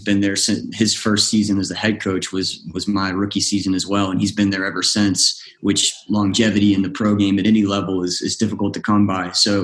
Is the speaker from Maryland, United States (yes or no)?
no; South Carolina, United States; I can't agree with that, being someone who's from South Carolina, but I understand why you say it.